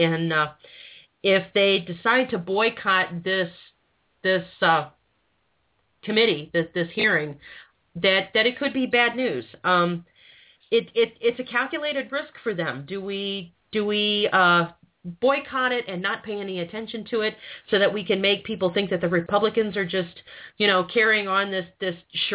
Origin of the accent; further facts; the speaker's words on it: Missouri, United States; you know, I'm from Missouri, people. Show me.